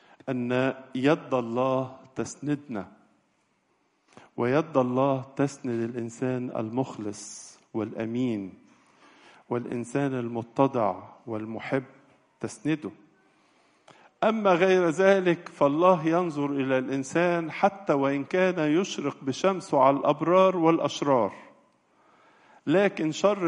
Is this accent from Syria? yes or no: no; Egypt; نحن كمصريين شعب متدين ونحب الله كثيرا